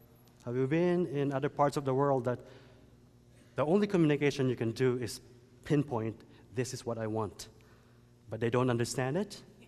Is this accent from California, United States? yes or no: yes; South Pasadena, California, United States; because I came from South Pasadena.